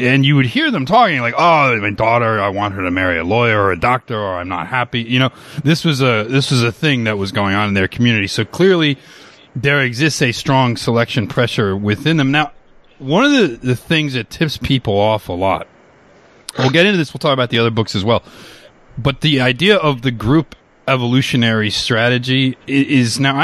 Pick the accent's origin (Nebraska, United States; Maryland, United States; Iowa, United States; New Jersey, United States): New Jersey, United States; also born or lived in New York City; Yeah, and I grew up in New Jersey, and I lived for 20 years in New York City